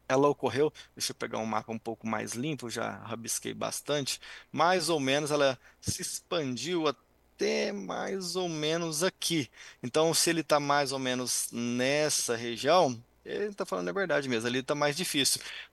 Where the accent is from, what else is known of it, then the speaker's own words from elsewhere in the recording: Campina Verde, Minas Gerais, Brazil; ali na região de Campina Verde, que é de onde eu sou natural.